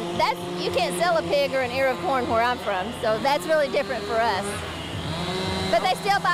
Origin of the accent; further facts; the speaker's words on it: Broken Bow, Oklahoma, United States; from Broken Bow, Oklahoma.